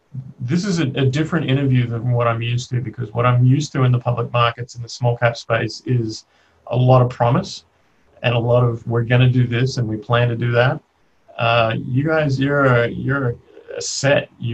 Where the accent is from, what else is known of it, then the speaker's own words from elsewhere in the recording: Australia; I'm Australian